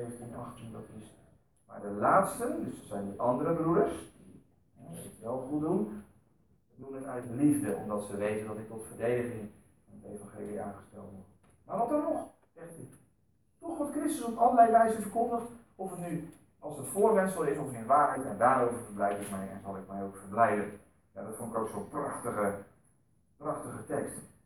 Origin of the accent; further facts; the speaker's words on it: Netherlands; Kunnen wij, hokjesdenkers, wat we zijn Nederlanders, dit zo zien